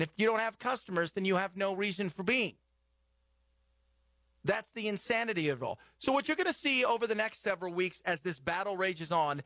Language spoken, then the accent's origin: English; United States; As a taxpayer, as an American, I found nothing wrong and untoward.